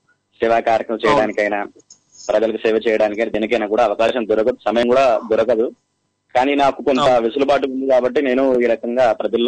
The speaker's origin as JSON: {"language": "Telugu", "town": "Jangaon", "region": "Telangana", "country": "India", "said": "మాది తెలంగాణలోని జనగామ జిల్లా."}